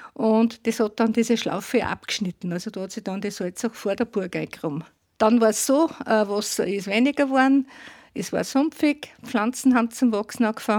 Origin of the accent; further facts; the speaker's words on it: Salzburg, Austria; now in Eggelsberg, Austria; Ich bin Zugereiste, ich komme aus dem Bongau, bin ja eigentlich jetzt seit 50 Jahren in Eckelsberg.